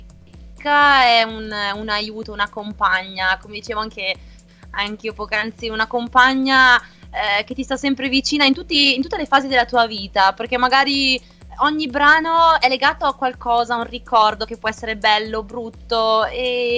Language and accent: Italian; Trentino-Alto Adige, Italy; io sono dal Trentino, vicino al lago di Garda.